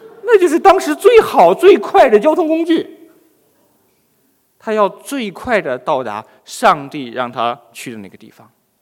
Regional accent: China; 我们中国人真是有智慧的民族哈。

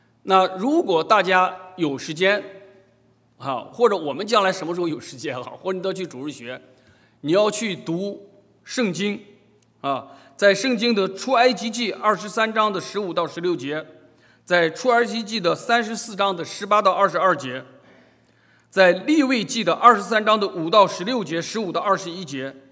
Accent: China; 我们中国人把10天叫一旬，对不对？

